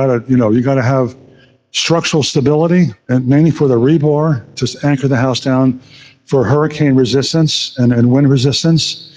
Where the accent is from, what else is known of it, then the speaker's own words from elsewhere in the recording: New York, United States; and I've done thousands of them, and I'm from New York